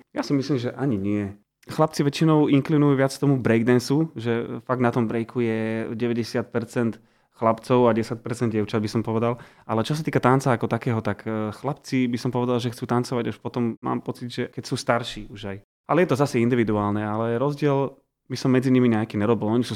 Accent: Trnava Region, Slovakia; accent: Trnava dialect; poviem príklad, oplašený, ak sa hovorí u nás v Trnavčine

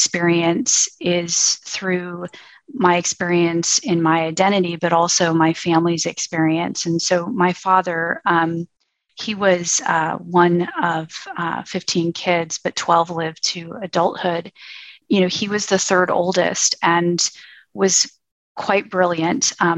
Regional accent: Los Angeles, California, United States; So I grew up in Los Angeles. My family was and still is from South Los Angeles.

